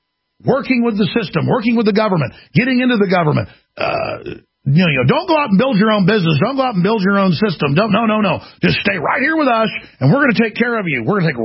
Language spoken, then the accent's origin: English; Dallas, Texas, United States; growing up in Dallas, Texas, I experienced territorial gang-like activity from white people and from black people about equally, and it was bad.